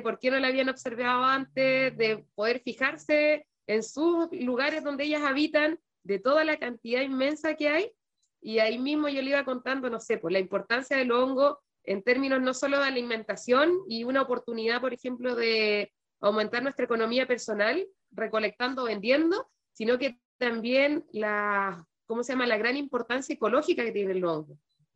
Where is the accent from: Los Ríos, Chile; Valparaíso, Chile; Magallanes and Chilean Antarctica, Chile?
Los Ríos, Chile; Valdivia; Yo que soy de Valdivia sería exótica.